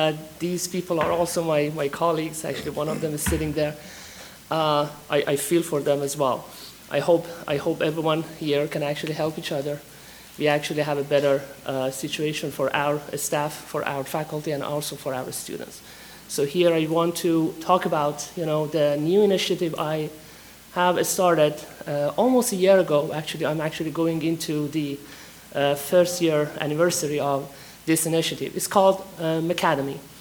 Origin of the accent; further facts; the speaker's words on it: Iran; moved away as an adult; now in United States; And I came here 2008 from Iran. I'm originally from Iran.